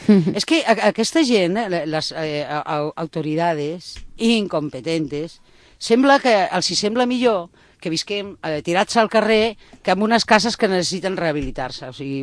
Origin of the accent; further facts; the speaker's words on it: Galicia, Spain; pues me voy a Galicia, a mi tierra, que está más barato.